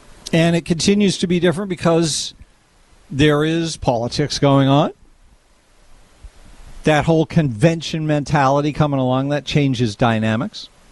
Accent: Massachusetts, United States; I started working on campaigns growing up in Massachusetts.

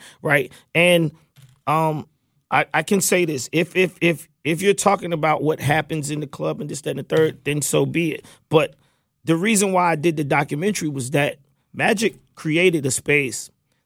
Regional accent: College Park, Georgia, United States; I'm from College Park, me and Dallas Austin. Basically, it's like so many things that's Atlanta about me and my story.

